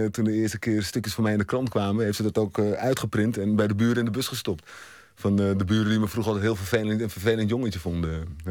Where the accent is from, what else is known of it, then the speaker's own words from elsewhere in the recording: Rotterdam, South Holland, Netherlands; accent: Rotterdam; En ik kom uit Rotterdam